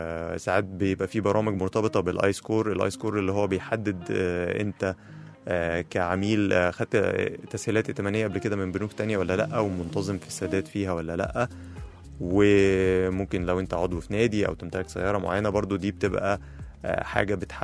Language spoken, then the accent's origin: Arabic; Egypt; وبرضو عندنا في مصر في بعض البنوك شغالة بنفس السيستم